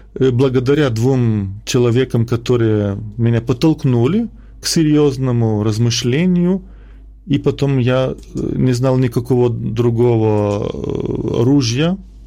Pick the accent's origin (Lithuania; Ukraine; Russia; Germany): Lithuania; Klaipėda, Klaipėda County; они меня крестили, когда мне был годик, но в другом городе, не в моем родном городе, в Клайпеде.